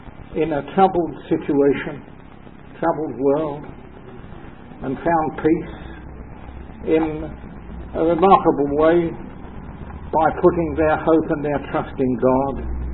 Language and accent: English; England, United Kingdom; But it actually means, of course, that I'm an Englishman. And I'm in favour of keeping the English coinage.